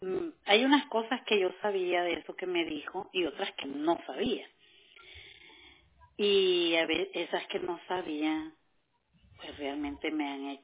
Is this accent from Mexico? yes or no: no; Nicaragua; decimos nosotros, yo soy nicaragüense, decimos entre los males el menor.